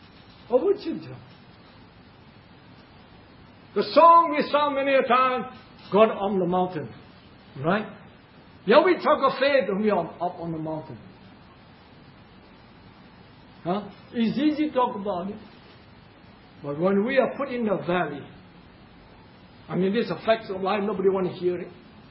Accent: Singapore; born there; I was thinking many times, says, how am I born a Chinese in Singapore?

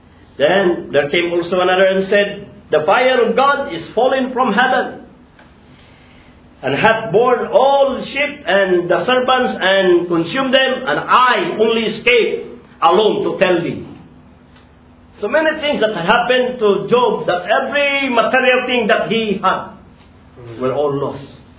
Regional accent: Philippines; Yeah, because sorry, I'm Filipino.

